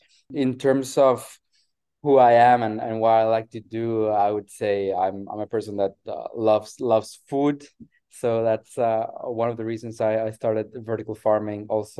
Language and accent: English; Tijuana, Baja California, Mexico; also born or lived in United States / Germany / Australia / Italy; I'm a human being born and raised in Mexico, in Tijuana, Baja California, and with a large, I would say, travel background in terms of having lived in the US for a while, in Germany, in Australia, in Italy.